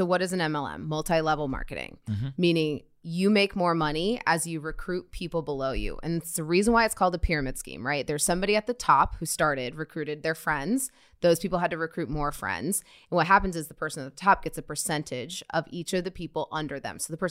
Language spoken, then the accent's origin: English; Midwest, United States; So I grew up in the Midwest, small town.